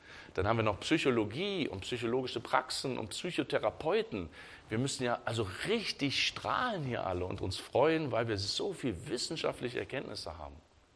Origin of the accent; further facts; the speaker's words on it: Germany; Ich bin Deutscher, ich bin hier zu Hause